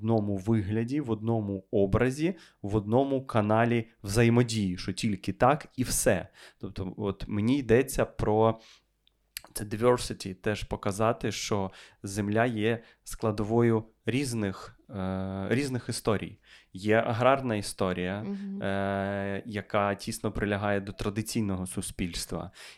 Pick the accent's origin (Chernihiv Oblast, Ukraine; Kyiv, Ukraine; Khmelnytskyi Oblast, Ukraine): Kyiv, Ukraine; я з Борщагівки початково, з Київської Борщагівки